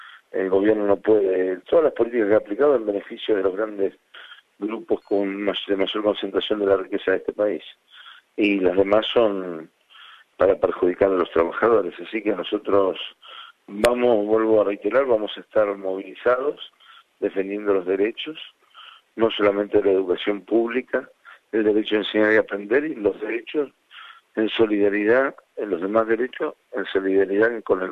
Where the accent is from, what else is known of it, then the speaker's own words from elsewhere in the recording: Argentina; nos avergonzó como argentinos